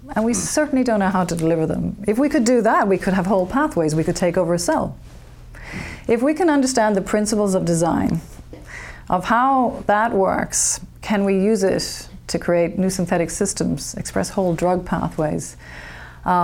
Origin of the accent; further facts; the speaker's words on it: Cork, Munster, Ireland; I grew up in Cork, Ireland. Yeah. So I was born there, raised there. I'm the first of my family to finish university and college.